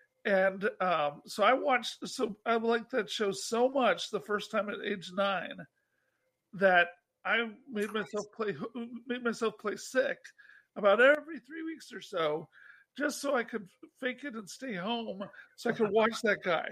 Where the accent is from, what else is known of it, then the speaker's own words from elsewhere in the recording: North Little Rock, Arkansas, United States; also born or lived in San Diego, United States / Chicago, United States; So I was born near San Diego, and we lived in Chicago from like age 2 to 6 for me. And okay. Then we moved to North Little Rock, Arkansas.